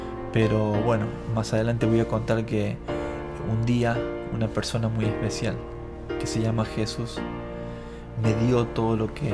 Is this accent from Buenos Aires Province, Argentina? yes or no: no; Arroyito, Córdoba, Argentina; now in Buenos Aires, Argentina; Soy de Arroyito, provincia de Córdoba, Argentina.